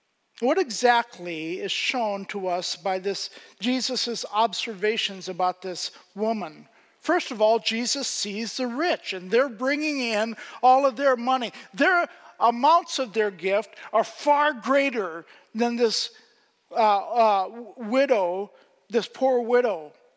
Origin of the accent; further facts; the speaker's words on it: Pakistan; where I grew up in Pakistan, poverty is very, very different than it is here.